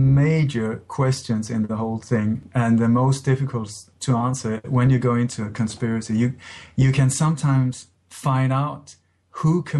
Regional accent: Sweden; English is a second language; also born or lived in Denmark; I grew up in Sweden. I was born in Denmark, but grew up in Sweden.

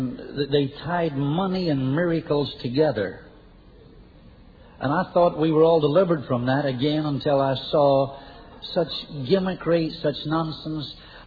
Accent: Ireland; moved away; I come from Ireland, as you know, which is steeped in religion.

